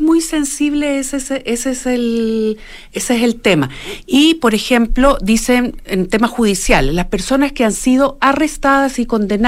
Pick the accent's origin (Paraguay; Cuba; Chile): Chile; yo siendo chilena